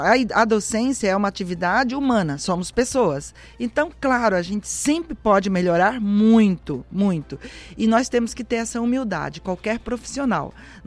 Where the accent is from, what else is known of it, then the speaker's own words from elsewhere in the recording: Mato Grosso, Brazil; also born or lived in Goiás; Depois eu fui ser criada em Mato Grosso. Eu fui com 5 anos para Mato Grosso, em Rondonópolis e Cuiabá.